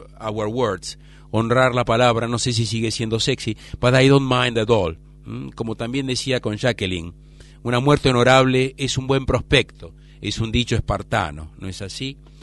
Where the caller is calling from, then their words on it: Santa Cruz de la Sierra, Santa Cruz, Bolivia; Sí, desde Santa Cruz de la Sierra, y creo que tengo que despedirme, ¿no?